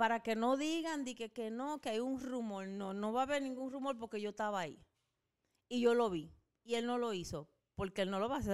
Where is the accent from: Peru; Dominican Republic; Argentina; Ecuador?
Dominican Republic; Claro que somos dominicanos.